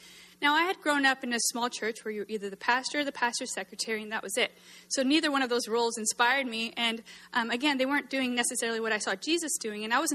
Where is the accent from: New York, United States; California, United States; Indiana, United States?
California, United States; Los Angeles; So I grew up in Los Angeles and struggled. My parents struggled.